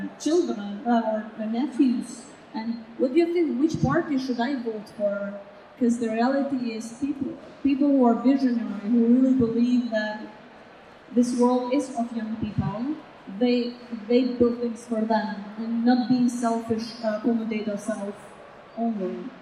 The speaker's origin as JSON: {"language": "English", "country": "Kosovo", "tie": "born or raised there", "said": "I was born in Yugoslavia, and I lived from 1999 to 2008, I live under United Nations, so our country, we all hold UN passports. And then in 2008, the country declared independent, and now I'm in Kosovo."}